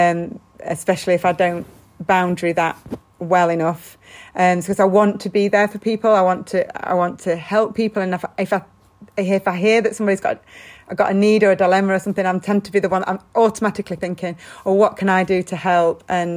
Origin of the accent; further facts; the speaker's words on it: Sheffield, Yorkshire and the Humber, United Kingdom; I grew up just sort of on the border of Sheffield, so South Yorkshire and Derbyshire. And yes, I think I grew up in a predominantly, if not exclusively, white environment.